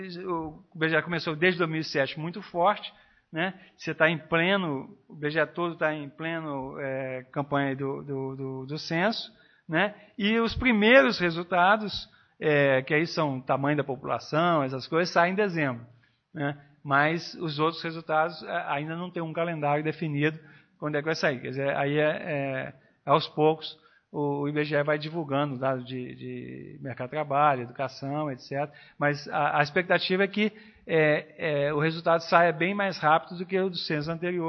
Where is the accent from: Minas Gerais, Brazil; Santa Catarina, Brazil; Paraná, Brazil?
Minas Gerais, Brazil; Eu sou mineiro, não estou falando de modo no meu estado, não.